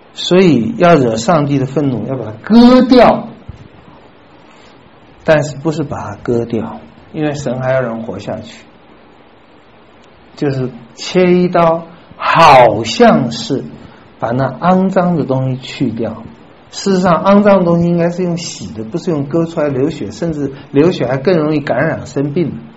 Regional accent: China; 我们中国人说那个就叫命根子

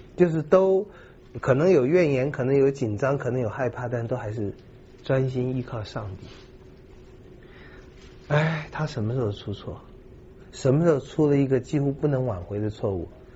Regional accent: China; 那么很多时候我们中国人尤其背着这个传统文化里面那个面子的重担

